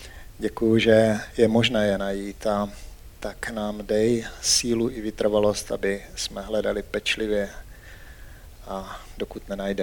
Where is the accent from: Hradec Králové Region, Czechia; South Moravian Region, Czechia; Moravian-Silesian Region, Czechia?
South Moravian Region, Czechia; Možná, že většina z vás ví, že jsem z Jižní Moravy. A na Jižní Moravě je mnoho vinic.